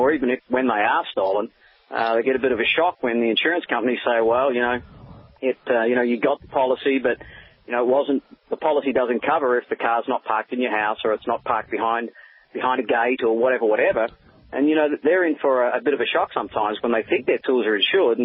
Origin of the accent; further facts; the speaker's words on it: Australia; I'm actually in the U.S. at the moment. I'm out here doing a little bit of sales work, but yeah, I'm from Australia. I'm just here for a couple of weeks.